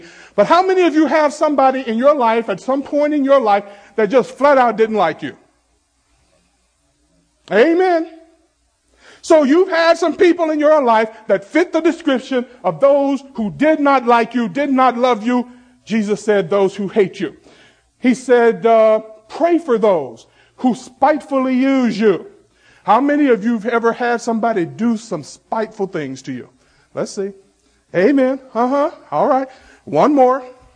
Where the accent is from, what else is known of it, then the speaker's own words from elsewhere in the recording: the South, United States; now in Harrisburg, United States; You know, I'm from the South. And down South, when I was growing up, you see somebody walking along the street, you would say hi or at least nod to them.